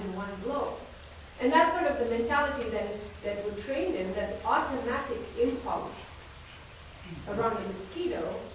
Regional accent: India; I grew up in India

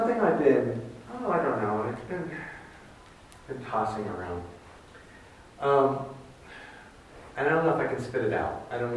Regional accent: East Coast, United States; I'm from the East Coast

